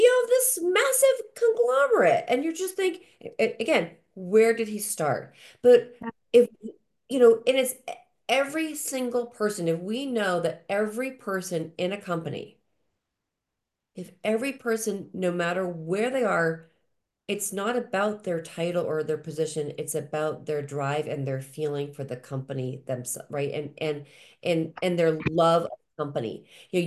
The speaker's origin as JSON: {"language": "English", "region": "Massachusetts", "country": "United States", "tie": "born or raised there", "said": "my parents were manufacturers reps, and I grew up in Massachusetts."}